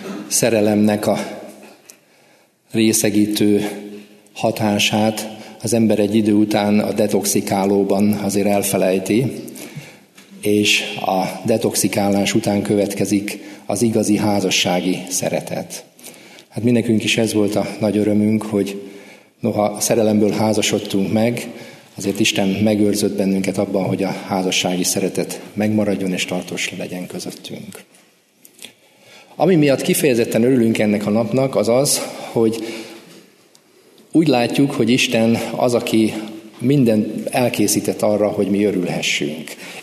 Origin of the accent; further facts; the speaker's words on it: Transdanubia, Hungary; now in Budapest, Hungary; A Dunántúlon nőttem föl, és a házasságom révén kerültem Budapestre, ezelőtt most már 20 évvel.